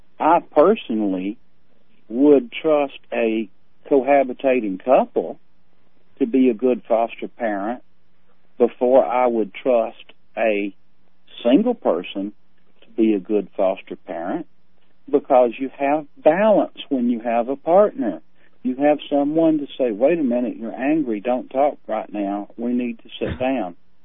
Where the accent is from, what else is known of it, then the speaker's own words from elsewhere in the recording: the South, United States; But it does because I was raised in the South in the '60s.